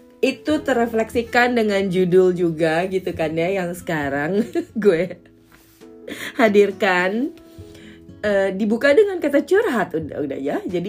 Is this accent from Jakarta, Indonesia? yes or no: yes; Jakarta, Indonesia; dan spending most of my time in Jakarta Selatan gitu.